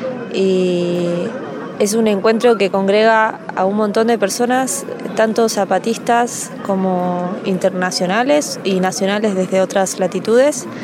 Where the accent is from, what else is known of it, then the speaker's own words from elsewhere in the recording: Argentina; soy docente y periodista independiente, soy de Argentina y estoy en el encuentro de resistencia y rebeldía en el Caracol Morelia.